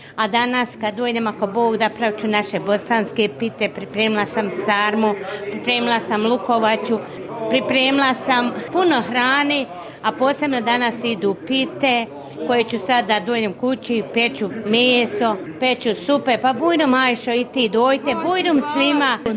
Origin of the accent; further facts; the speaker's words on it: Kotor Varoš, Republika Srpska, Bosnia & Herzegovina; moved away as an adult; now in Melbourne, Australia; ja sam iz Kotor Varoša kod Banja Luki. Ošla sam od Talin 31 godina. Ovo mi je moja Bosna.